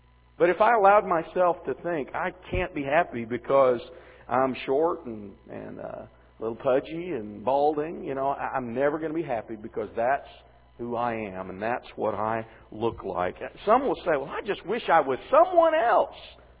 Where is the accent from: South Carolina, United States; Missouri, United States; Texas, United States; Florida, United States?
Missouri, United States; Springfield; we don't have the rivers and streams and trees and hills that I grew up with in Springfield, Missouri.